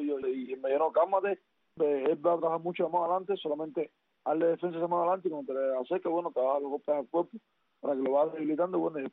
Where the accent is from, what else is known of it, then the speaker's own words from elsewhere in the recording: Villa Clara, Cuba; Donde yo me crié en Villa Clara fue un lugar no muy agradable para las personas.